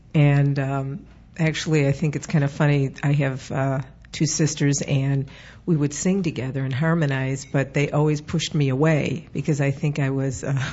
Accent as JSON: {"language": "English", "town": "Glencoe", "region": "Illinois", "country": "United States", "tie": "born or raised there", "said": "I grew up in Glencoe, Illinois, but Chicago."}